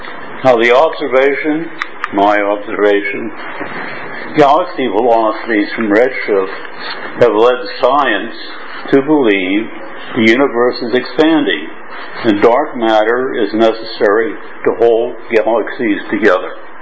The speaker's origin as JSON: {"language": "English", "country": "United States", "lives_now": "Hong Kong", "said": "I'm an American living in Hong Kong and Berlin."}